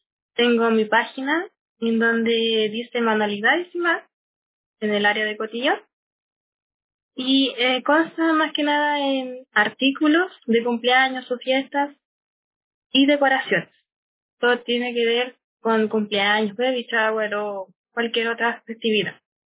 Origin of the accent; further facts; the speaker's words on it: Temuco, Araucanía, Chile; soy de acá, de Temuco, de la Araucanía, región de la Araucanía